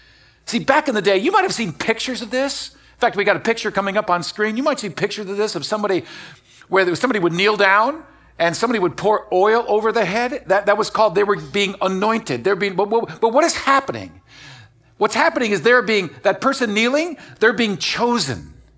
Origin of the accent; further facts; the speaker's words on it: Wisconsin, United States; now in Miami, United States; My wife and I are both originally from the Midwest. I'm from Wisconsin. My wife is from Iowa. And you know, we're wired a little differently. I was born on a dairy farm, but really I'm a kind of a city boy at heart.